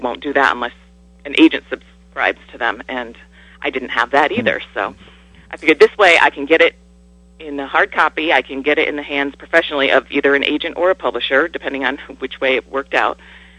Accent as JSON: {"language": "English", "town": "Niskayuna", "region": "New York", "country": "United States", "tie": "born or raised there", "lives_now": "Rotterdam, United States", "said": "I grew up in Niskayuna. I currently live in Rotterdam, so I'm a local."}